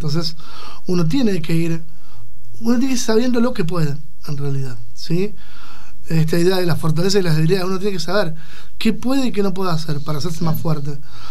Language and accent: Spanish; Mar del Plata, Buenos Aires Province, Argentina; yo no fui a Mar del Plata, yo soy de Mar del Plata